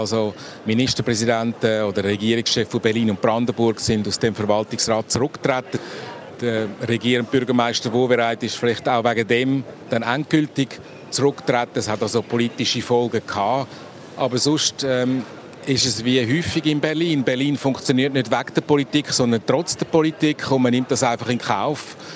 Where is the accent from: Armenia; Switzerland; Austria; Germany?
Switzerland; als Schweizer oder auch wo aus einem Land kommt, wo die direkte Demokratie kennt